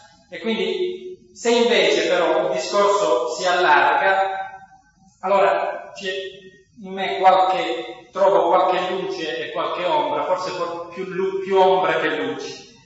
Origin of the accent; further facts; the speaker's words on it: Polizzi Generosa, Sicily, Italy; Io provengo da Polizzi Generosa, che è un comune della provincia di Palermo, non da Termini Imerese.